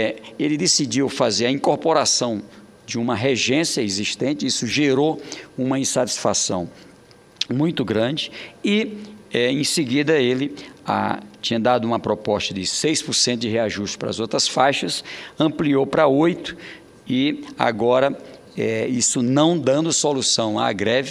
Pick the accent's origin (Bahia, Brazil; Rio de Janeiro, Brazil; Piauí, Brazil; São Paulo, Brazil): Piauí, Brazil; Oeiras; lá na cidade, que foi a primeira capital do Piauí, a minha cidade natal, Oeiras, uma cidade histórica, uma das mais antigas do Brasil